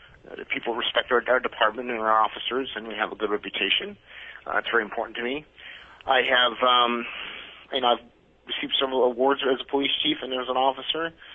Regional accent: California, United States; my story is I'm from California originally. I came to Alaska about 25 years ago, and started off in Juneau

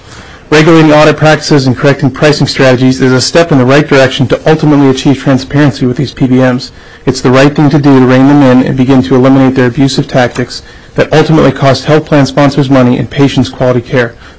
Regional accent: North Pole, Alaska, United States; I'm from North Pole, Alaska, and I'm an independent pharmacy owner of three different pharmacies in the interior of Alaska.

